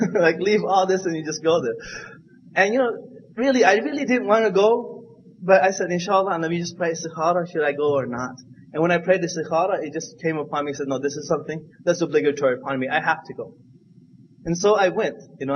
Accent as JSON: {"language": "English", "country": "United States", "tie": "born or raised there", "said": "And you know, growing up in America, and you're gonna go to Cambodia."}